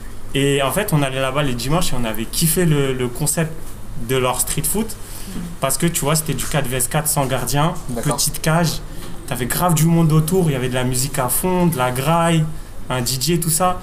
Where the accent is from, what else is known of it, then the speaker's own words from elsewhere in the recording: Paris, Île-de-France, France; Ce qu'on a vu à Los Angeles, on a réussi à le ramener chez nous à Paris.